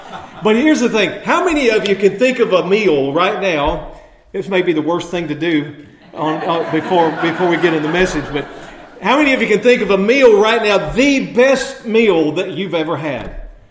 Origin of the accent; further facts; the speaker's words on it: Alabama, United States; now in Florida, United States; growing up in Alabama where I grew up, I live in Florida now, but growing up in Alabama